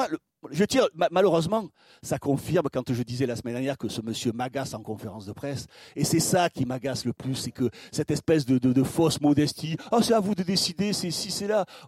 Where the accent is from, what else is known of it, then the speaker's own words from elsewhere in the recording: Italy; Et là, le mec, c'est parce que je suis italien.